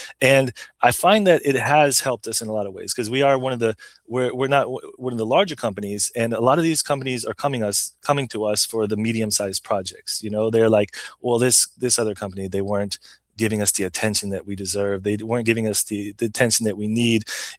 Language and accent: English; Florida, United States; So I grew up in Florida. I grew up in a small town, but even in Florida, there's a diverse group of people.